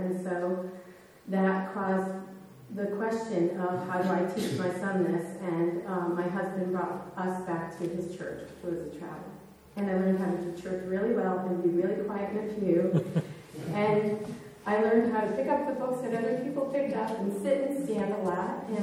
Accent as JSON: {"language": "English", "region": "Connecticut", "country": "United States", "said": "it is very nice to meet you. I am up from Connecticut. It's a joy to be in Vermont at this time of year."}